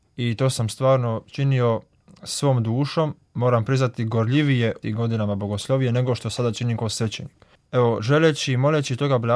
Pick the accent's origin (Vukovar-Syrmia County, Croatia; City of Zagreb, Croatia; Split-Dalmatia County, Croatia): Split-Dalmatia County, Croatia; Pučišća; unutar župske zajednice u kojoj sam rođen i živio u Pučišćima